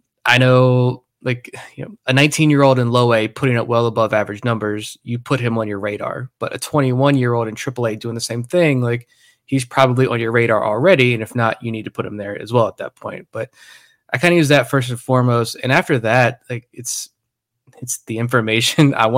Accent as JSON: {"language": "English", "town": "Suffolk", "region": "Virginia", "country": "United States", "tie": "born or raised there", "said": "And I grew up in Suffolk. So again, Suffolk known for peanuts"}